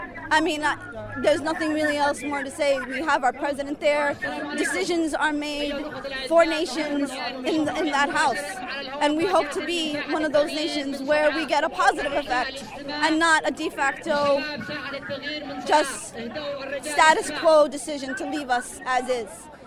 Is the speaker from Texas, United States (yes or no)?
no; Bronx, New York, United States; Originally from the boogie down Bronx in New York, and then by way of Yemen, southern Yemen specifically.